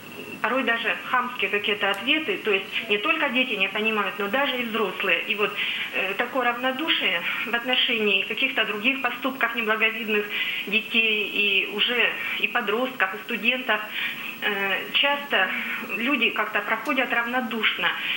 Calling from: Vologda, Vologda Oblast, Russia; я звоню из Вологды.

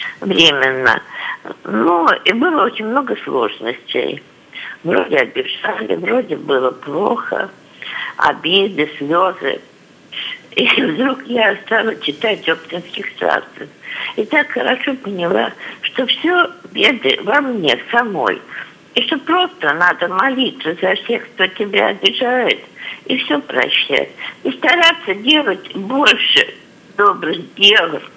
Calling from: Pskov, Pskov Oblast, Russia; Я звоню из Пскова.

